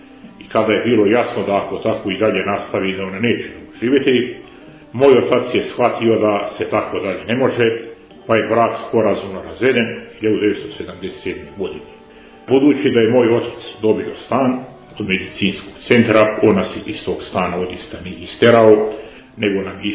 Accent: Cetinje, Montenegro; Moje djetinjstvo na Cetinju bilo je prilično teško i traumatično iz više razloga.

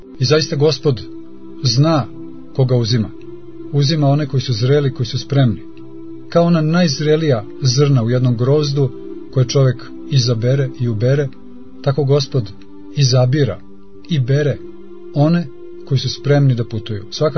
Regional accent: Belgrade, Serbia; iako smo rodom Beograđani obojica

